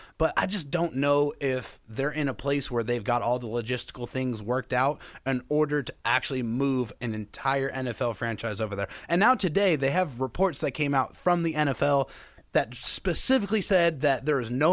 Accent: San Diego, California, United States; now in Temple, United States; I got out of the Army at Fort Hood and had to get a job, and that landed me in Temple. And hey, I'm from San Diego originally

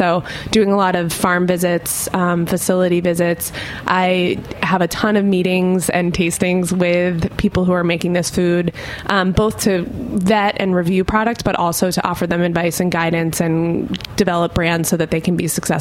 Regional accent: Connecticut, United States; I started working at a summer stand in my hometown in Connecticut

